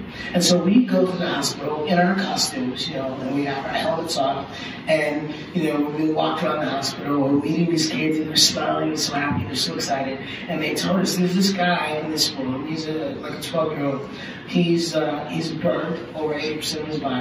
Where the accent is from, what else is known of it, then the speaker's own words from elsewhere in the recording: Detroit, Michigan, United States; I grew up in Detroit, which is the hood, but, you know, however, I was like the Richie Cunningham of the hood, you know.